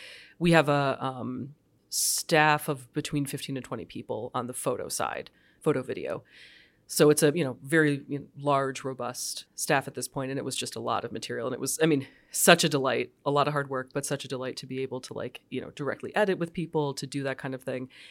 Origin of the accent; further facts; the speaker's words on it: Michigan, United States; So I'm from mid-Michigan originally, and the Flint Journal was my hometown paper.